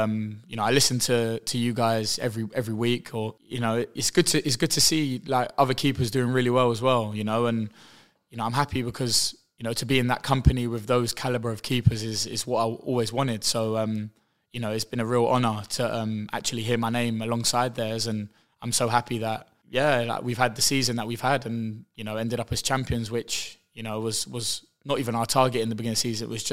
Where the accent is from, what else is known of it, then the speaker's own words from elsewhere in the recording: Camden, London, United Kingdom; No, I'm from Camden, but I moved here years ago, actually, now. So, yeah, I really enjoy being here. It's lovely. I'm an adopted East Londoner.